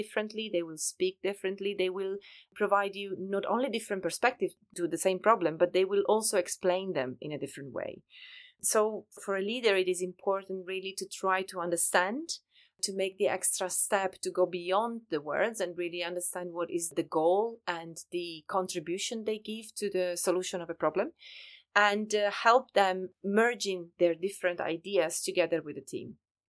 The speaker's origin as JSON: {"language": "English", "country": "Italy", "tie": "born or raised there", "second_language": "English", "moved": "as an adult", "lives_now": "Germany", "said": "I grew up in Italy, and in Pisa I have studied chemistry."}